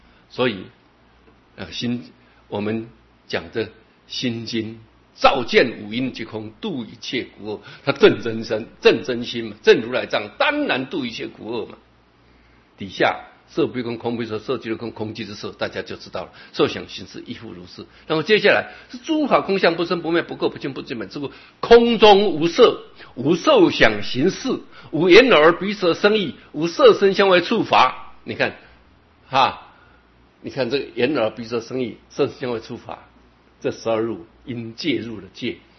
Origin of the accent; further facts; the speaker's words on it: China; 可见啊，我们中国人啊，我们的经上常说啊